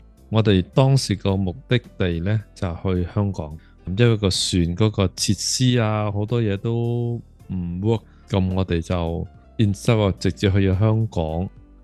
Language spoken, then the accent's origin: Chinese; Vietnam; also born or lived in Hong Kong; now in Toronto, Canada; 我们是越南的难民第一批来了多伦多了，当时是79年8月我就来了多伦多。